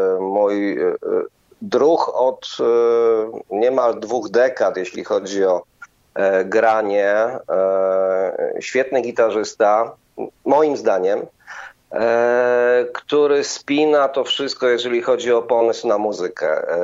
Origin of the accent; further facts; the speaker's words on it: Bielsko-Biała, Silesian Voivodeship, Poland; Pochodzimy z Bielska, to jest z Bielska Białej, w tym sensie, że wszyscy jesteśmy trochę związani z tym miastem, chociaż życie nas rzuciło w różne strony Polski.